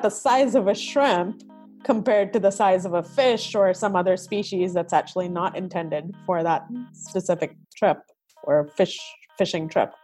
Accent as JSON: {"language": "English", "town": "Chennai", "region": "Tamil Nadu", "country": "India", "tie": "born or raised there", "said": "I remember that being a big thing when I was growing up in India. I lived in Chennai, which is a coastal town"}